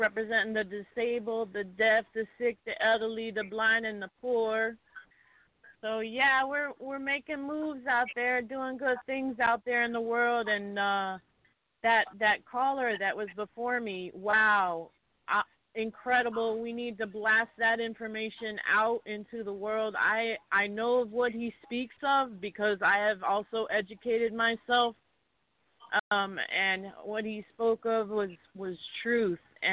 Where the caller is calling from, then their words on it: Massachusetts, United States; I'm calling from Massachusetts.